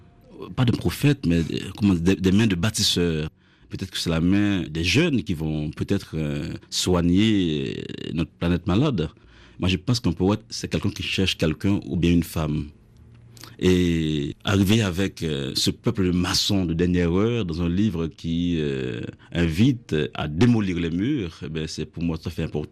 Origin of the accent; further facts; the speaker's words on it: Hinche, Centre, Haiti; de parler de mon lieu qui est ma ville natale, Inche, et une île entourée de terre, et une ville enclavée